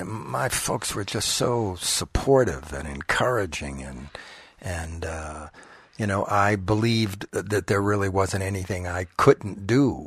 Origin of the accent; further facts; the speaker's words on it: Lynnfield, Massachusetts, United States; Well, I grew up in New England, a little town called Lynnfield on the North Shore of Boston.